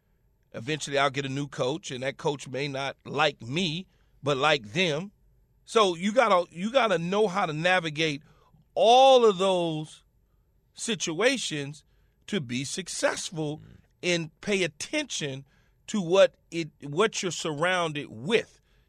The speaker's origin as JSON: {"language": "English", "town": "Los Angeles", "region": "California", "country": "United States", "said": "I'm from Los Angeles, right? And I'm from, at the time, it was called South Central Los Angeles. And when I got drafted in 1996, South Central L.A. got drafted."}